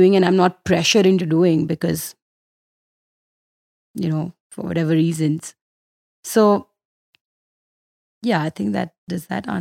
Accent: Delhi, India; now in United States; I can't go to Bangalore and create community. I'm from Delhi. So I did what I could around where I was.

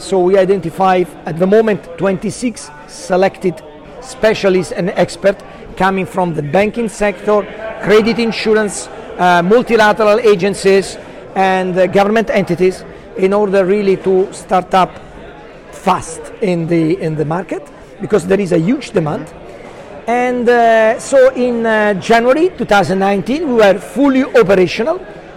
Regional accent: Rome, Lazio, Italy; I'm Italian, and I'm from Rome

